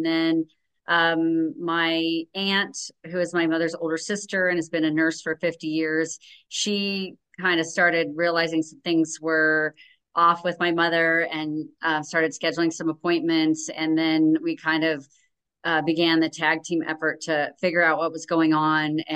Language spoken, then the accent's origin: English; Iowa, United States; I grew up in Iowa, so I'm a Midwesterner, and then moved around the country and ended up in the last year in Arizona.